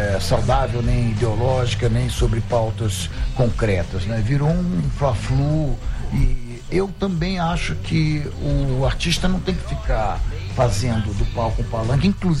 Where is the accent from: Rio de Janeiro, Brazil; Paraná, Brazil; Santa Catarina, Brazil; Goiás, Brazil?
Rio de Janeiro, Brazil; Eu sou carioca.